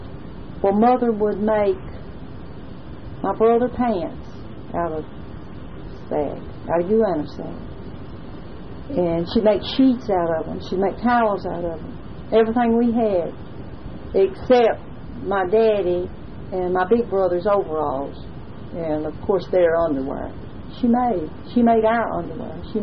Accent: Alabama, United States; also born or lived in Talladega; I was born in Clay County.

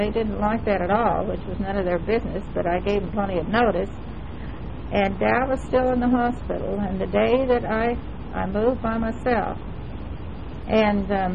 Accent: Illinois, United States; born there; I was born in Wabash County, Illinois, January the 14th, 1917.

